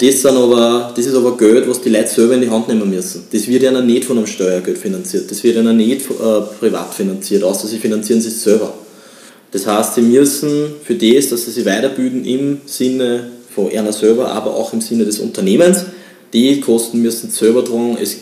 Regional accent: Austria; dass das Bildungssystem zwar nicht schlecht ist bei uns in Österreich

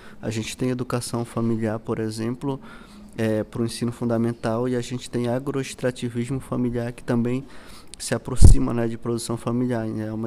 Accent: Amapá, Brazil; né? Sou da Reserva Extrativista do Rio Cajari

